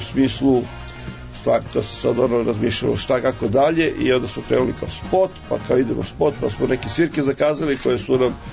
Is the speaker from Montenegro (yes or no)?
no; Resnik, Belgrade, Serbia; ja sam iz Resnika